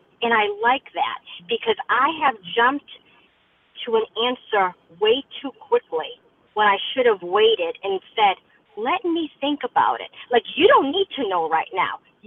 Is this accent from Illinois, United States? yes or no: no; Boston, Massachusetts, United States; from Boston.